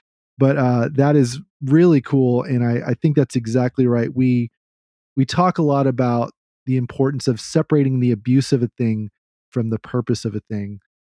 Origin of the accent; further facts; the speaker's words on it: Texas, United States; accent: Texan; Yeah, it doesn't quite hit the same with my Texan accent